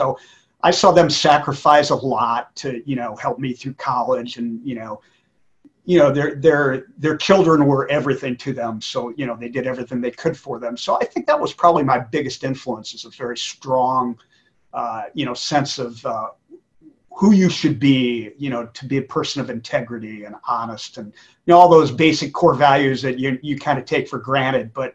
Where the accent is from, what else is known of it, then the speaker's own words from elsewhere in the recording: Midwest, United States; I'm from the Midwest originally.